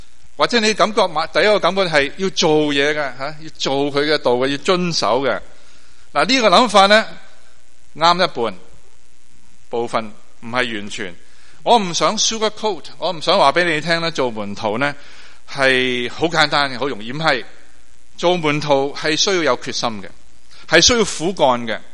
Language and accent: Cantonese; Guangdong, China; 即系唔系好似我广东人见到面唔系好礼貌？